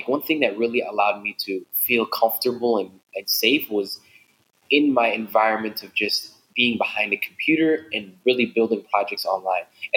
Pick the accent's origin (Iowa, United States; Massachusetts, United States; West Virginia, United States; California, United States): Iowa, United States; Des Moines; I grew up in Des Moines, Iowa, and pretty much, you know, the Somali community and like minority community isn't as big over there